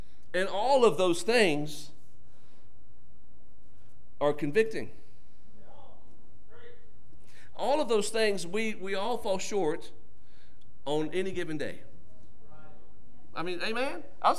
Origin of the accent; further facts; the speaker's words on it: Paraguay; because I grew up in Paraguay on the mission field.